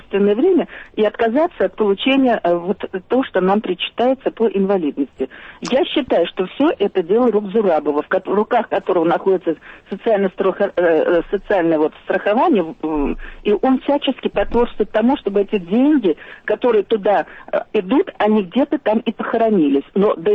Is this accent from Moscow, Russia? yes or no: yes; Moscow, Russia; Теперь мы все должны, москвичи, ехать в это Раменское.